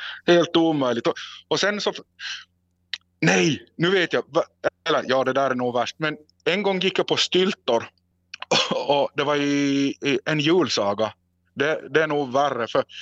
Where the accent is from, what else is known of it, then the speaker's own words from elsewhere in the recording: Närpes, Ostrobothnia, Finland; accent: Närpes dialect; Som i närpesdialekten så har vi, det, kan man ha använt en diftong så använder vi den.